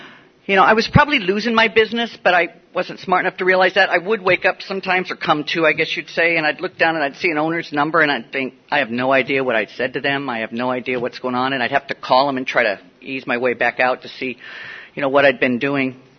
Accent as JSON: {"language": "English", "region": "Midwest", "country": "United States", "tie": "born or raised there", "said": "I grew up in the Midwest. I did not grow up in a family where alcohol was involved. I had a nice Catholic upbringing."}